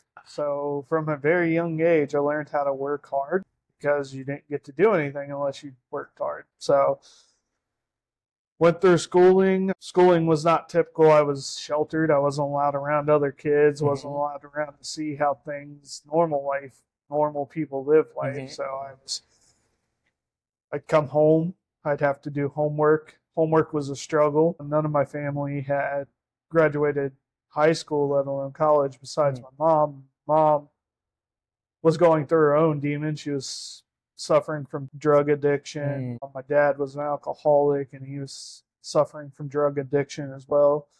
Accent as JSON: {"language": "English", "region": "Ohio", "country": "United States", "tie": "born or raised there", "said": "So I was born and raised in Ohio. Was very poor."}